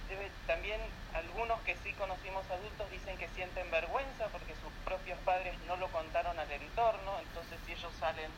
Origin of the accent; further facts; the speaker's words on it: Argentina; es que soy de Argentina, la situación de Argentina es un poco diferente a la española